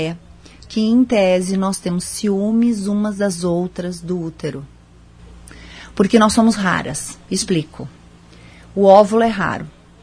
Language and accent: Portuguese; Rio Grande do Sul, Brazil; Sim, sou gaúcha, também tenho um escritório em São Paulo, atuo no Brasil todo